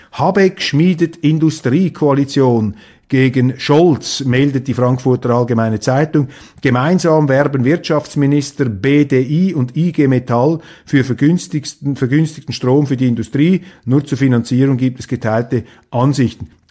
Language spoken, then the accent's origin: German; Switzerland; Ich weiß nicht, wie Sie das sehen, aber als Schweizer läuft es mir da eiskalt den Rücken herunter.